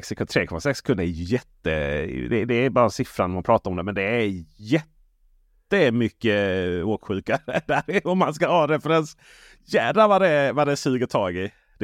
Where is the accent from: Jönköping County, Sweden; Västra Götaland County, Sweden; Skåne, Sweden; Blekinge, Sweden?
Blekinge, Sweden; Jag är ju från Blekinge så jag går lite långsammare och så.